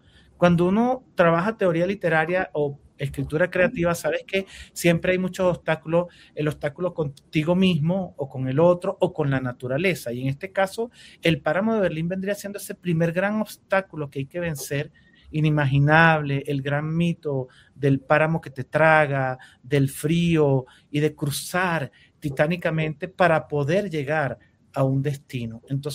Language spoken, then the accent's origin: Spanish; Venezuela; now in Bogotá, Colombia; era una preocupación que tenía yo como venezolano también viviendo en Bogotá y viendo a muchos de mis compatriotas por las calles